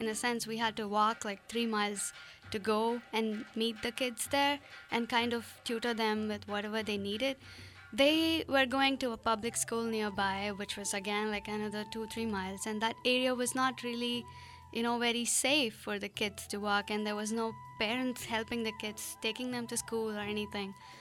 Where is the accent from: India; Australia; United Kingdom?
India; moved away as an adult; now in Pittsburgh, United States; Yes, I was born and brought up in India.